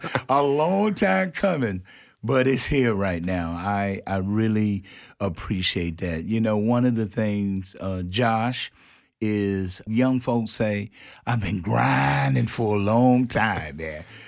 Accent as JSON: {"language": "English", "town": "Picayune", "region": "Mississippi", "country": "United States", "tie": "born or raised there", "said": "I attended a high school, George Washington Carver High School, in my hometown, Picayune, Mississippi."}